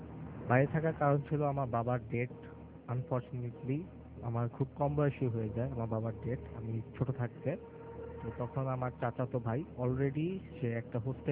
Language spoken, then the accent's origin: Bangla; Narayanganj, Dhaka Division, Bangladesh; আমি ফতুল্লাহ অবদাকুল নারায়ণগঞ্জ থেকে এসেছি।